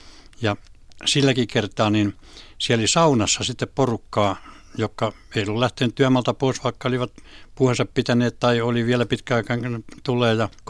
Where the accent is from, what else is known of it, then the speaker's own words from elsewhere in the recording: Karkku, Pirkanmaa, Finland; kun mä olen tuosta Karkusta kotoisin ja Tyrvääkin on siellä päin niin se on sitä vuohiseutua.